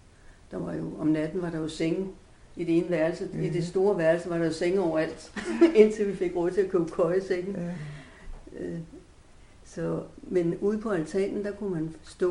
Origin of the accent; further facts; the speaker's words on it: Viksø, Capital Region of Denmark, Denmark; also born or lived in Copenhagen; jeg er født i København, ja, men kom fra Viksø, da Toftebo blev bygget.